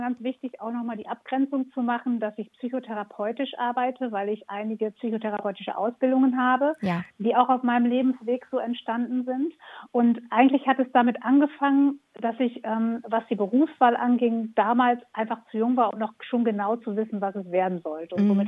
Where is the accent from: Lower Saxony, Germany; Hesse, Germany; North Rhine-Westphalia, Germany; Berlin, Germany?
North Rhine-Westphalia, Germany; Ibbenbüren; ich komme aus Ippenbüren, das ist Nordrhein-Westfalen